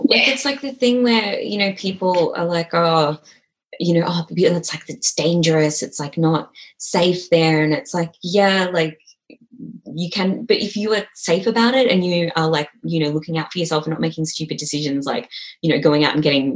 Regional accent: Malaysia; I'm from Malaysia as well.

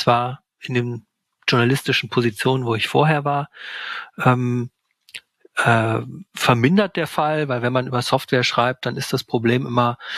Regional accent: North Rhine-Westphalia, Germany; ich komme, wie gesagt, aus dem Pott, aus dem bevölkerungsreichsten Bundesland Deutschlands.

